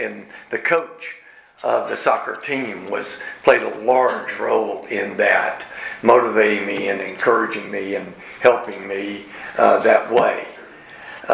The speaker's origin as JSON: {"language": "English", "town": "Lebanon", "region": "Tennessee", "country": "United States", "tie": "born or raised there", "said": "I was raised in Lebanon, Tennessee."}